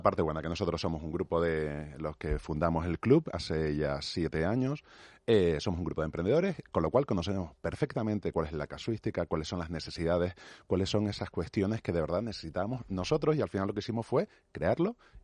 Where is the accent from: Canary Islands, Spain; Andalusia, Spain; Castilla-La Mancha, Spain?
Canary Islands, Spain; decidimos juntar un grupo de emprendedores ahí en mi tierra, de Canarias